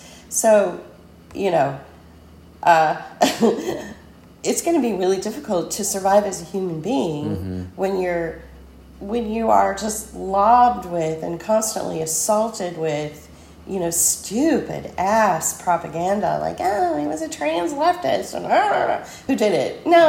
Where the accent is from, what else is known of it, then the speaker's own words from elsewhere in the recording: California, United States; And we don't know anybody because we're from California.